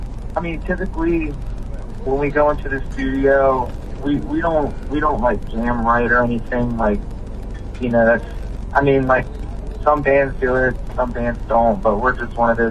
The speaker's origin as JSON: {"language": "English", "region": "Maryland", "country": "United States", "tie": "born or raised there", "said": "They're from Maryland as well. They were you know, they're my home state heroes."}